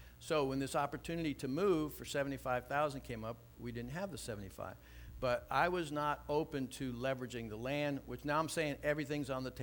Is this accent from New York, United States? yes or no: no; Micanopy, Florida, United States; I live in Micanopy. I was raised in Micanopy. I love Micanopy.